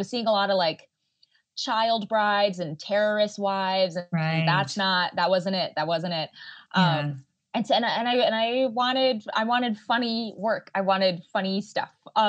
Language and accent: English; New Jersey, United States; I mean, I grew up in New Jersey. I'm a third gen South Asian. I grew up in very, you know, predominantly white spaces.